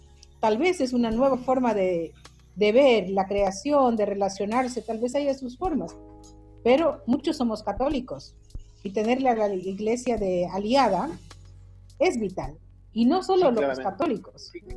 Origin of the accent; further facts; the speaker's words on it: Sarayacu, Pastaza, Ecuador; Yo pertenezco a un colectivo de mujeres amazónicas, soy de Sarayacu